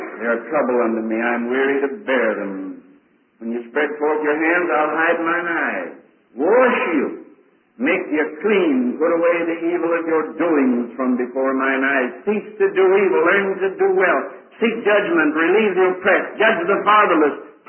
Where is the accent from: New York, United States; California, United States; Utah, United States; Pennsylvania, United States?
Pennsylvania, United States; I come from Pennsylvania. Pennsylvania Dutch have a way of saying things backwards.